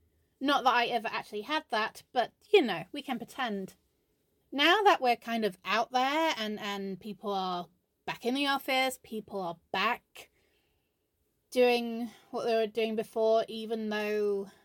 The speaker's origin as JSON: {"language": "English", "region": "England", "country": "United Kingdom", "said": "Now, I'm not saying say it out loud because I'm English and that's not what we do. We tut and we judge."}